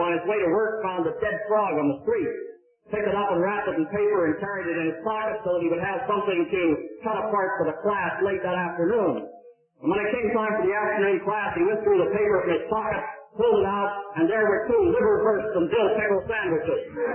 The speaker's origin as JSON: {"language": "English", "town": "Pittsburgh", "region": "Pennsylvania", "country": "United States", "tie": "born there", "said": "I knew it when I was a tiny child. Like when I was born in Pittsburgh many years ago"}